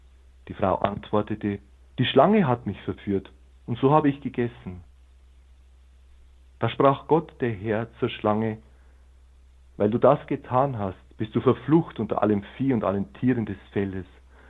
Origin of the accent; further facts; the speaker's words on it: Bavaria, Germany; Eine der bekanntesten davon, in meiner Heimat in Bayern